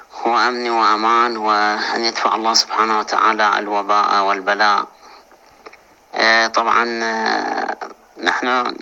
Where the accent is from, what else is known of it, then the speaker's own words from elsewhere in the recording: Iraq; لكن حقيقة نحن حتى عندنا في العراق موضوع هذه السبع سينات اللي موجودة في عمل بعض الأطعمة والأشربة في يوم النوروز